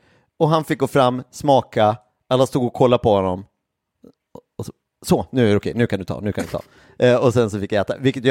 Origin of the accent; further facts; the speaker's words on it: Sweden; nej, det var bara jag som var svensk och så var bara japaner.